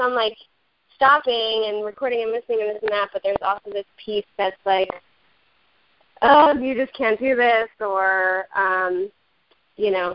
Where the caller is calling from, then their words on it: Boston, Massachusetts, United States; I'm from Boston.